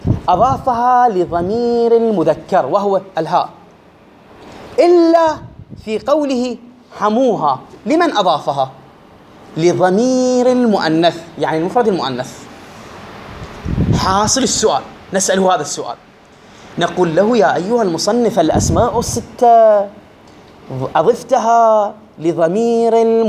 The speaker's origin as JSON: {"language": "Arabic", "country": "Iraq", "accent": "Iraqi", "said": "إحنا عندنا إخواني بلهجتنا العراقية"}